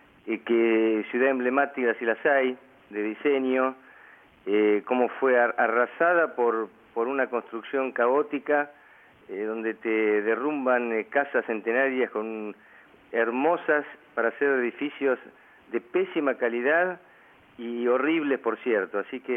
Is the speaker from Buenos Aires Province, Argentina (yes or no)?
yes; La Plata, Buenos Aires Province, Argentina; de La Plata, y mi ciudad natal